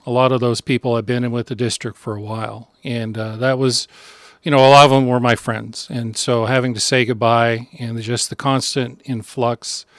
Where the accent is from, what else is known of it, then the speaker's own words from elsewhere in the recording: Wrangell, Alaska, United States; now in Nome, United States; I'm from Alaska. I was born and raised in Southeast Alaska in Wrangell.